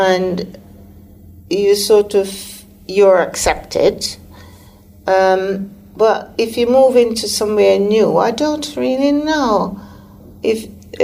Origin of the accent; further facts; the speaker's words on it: Jamaica; now in United Kingdom; I'm still Jamaican at the end of the day.